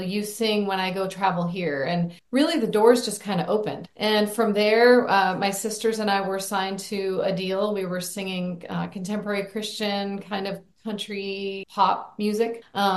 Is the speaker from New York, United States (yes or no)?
no; Arizona, United States; Growing up in Arizona, I would, hop on horseback on the weekends, and I would be writing songs as I was just kind of riding along and hearing the rhythm of the hooves.